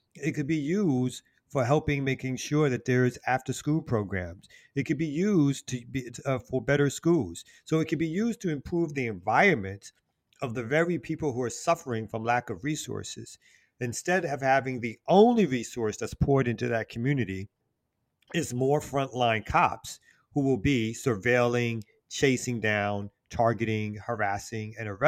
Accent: Brooklyn, New York, United States; Well, I mean, my journey is one of being born and raised in Brooklyn.

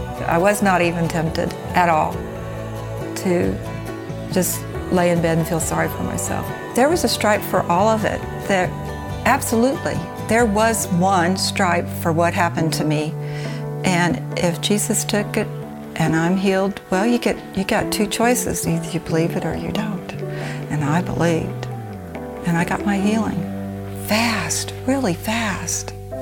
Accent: Mount Vernon, Missouri, United States; I'm from Mount Vernon, Missouri.

